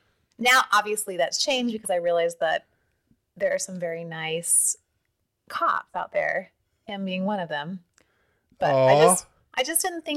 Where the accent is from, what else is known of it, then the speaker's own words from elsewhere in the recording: Utah, United States; also born or lived in California; I was born in California and moved to Utah when I was one.